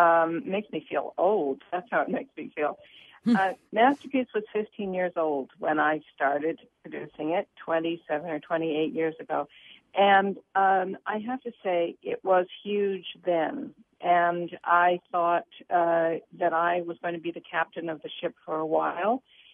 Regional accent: California, United States; also born or lived in Boston; No, I wasn't. I was born in Boston. But I grew up in California. And I spent my childhood going to the movies and reading British books.

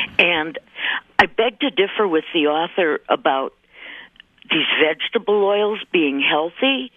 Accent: Milwaukee, Wisconsin, United States; now in Madison, United States; First of all, I'm originally from Milwaukee. I remember Red Dot.

